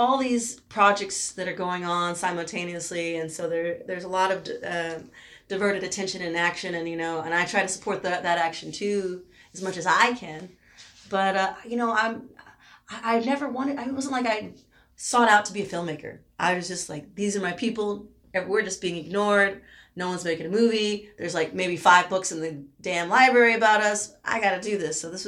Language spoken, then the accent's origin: English; San Antonio, Texas, United States; I grew up partly in San Antonio and outside of San Antonio.